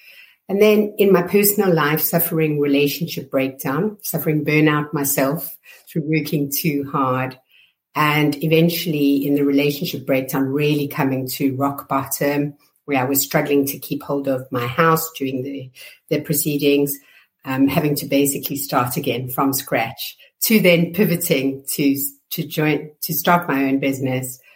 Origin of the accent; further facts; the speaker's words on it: South Africa; now in United Kingdom; I hail from South Africa originally, and I've been over in the UK for 25 years working for leading companies